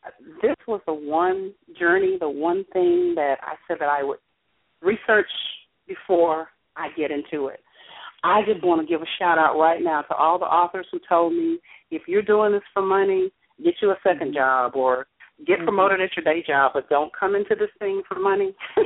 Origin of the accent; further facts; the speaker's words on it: Georgia, United States; I love, because I'm from Georgia, I love Southern stories.